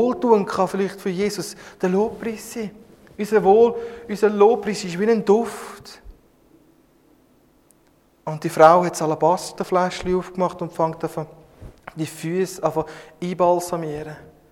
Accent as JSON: {"language": "German", "country": "Switzerland", "said": "Als ich als Schweizer auf Paraguay, Argentinien gegangen bin"}